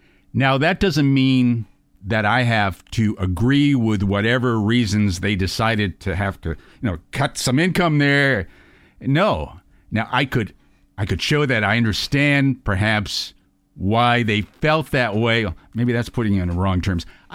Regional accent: Boston, Massachusetts, United States; born there; I wasn't even born in Florida. I was born in Boston.

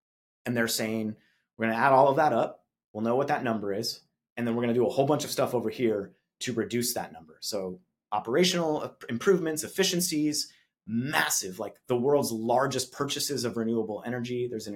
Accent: Arizona, United States; I'm from Arizona. Land is cheap in Arizona.

